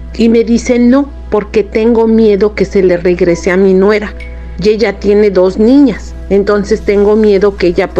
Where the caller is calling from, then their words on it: Canada; de Canadá.